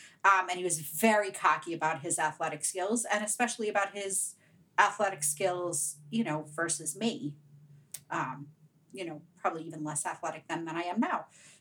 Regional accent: Pittsburgh, Pennsylvania, United States; So I was a child growing up in Pittsburgh in the 70s.

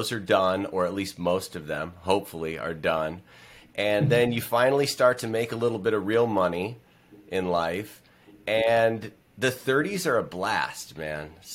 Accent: New York, United States; now in Miami, United States; I wouldn't say it's my hometown, but you know, I'm really a New Yorker at heart.

